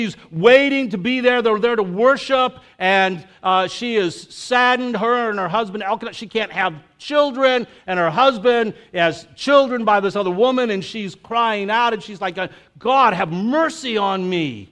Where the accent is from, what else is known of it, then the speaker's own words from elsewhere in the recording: Brooksville, Florida, United States; well, I'm from Brooksville, and they go, oh, wow, what's it like to be from that town? No, you say something like this, I'm from somewhere north of Tampa, you probably never heard of it, right?